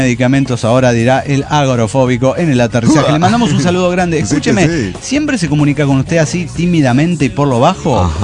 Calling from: Mar del Plata, Buenos Aires Province, Argentina; de Mar del Plata, Argentina.

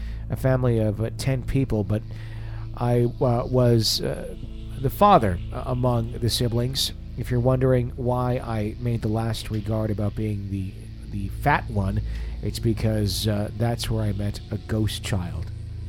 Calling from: Saint Paul, Minnesota, United States; I am writing from Frogtown, Minnesota.

